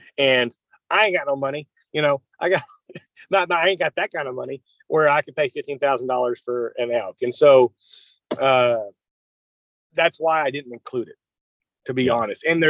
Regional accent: Oklahoma, United States; I'm from Central Oklahoma.

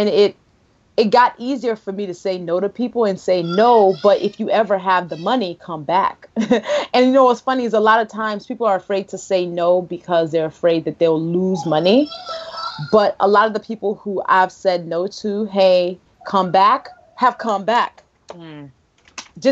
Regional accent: Nigeria; as a Nigerian

